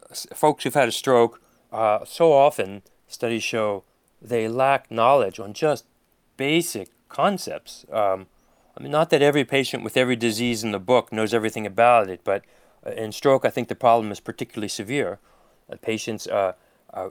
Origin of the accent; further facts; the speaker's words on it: Philadelphia, Pennsylvania, United States; But, I grew up in Philadelphia. I love it there.